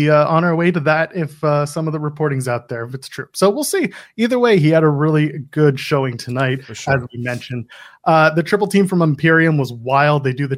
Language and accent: English; Canada; As a Canadian, I deserve